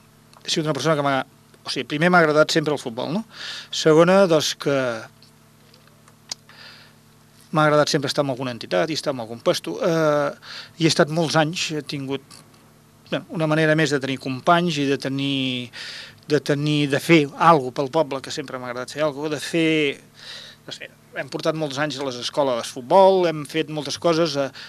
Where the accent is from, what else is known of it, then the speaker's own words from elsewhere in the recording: Castellar del Vallès, Catalonia, Spain; soc de Castellà, em sento castellarenc